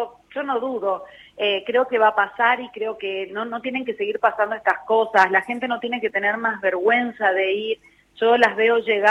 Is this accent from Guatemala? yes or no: no; Misiones, Argentina; yo vine de Misiones y soy tímida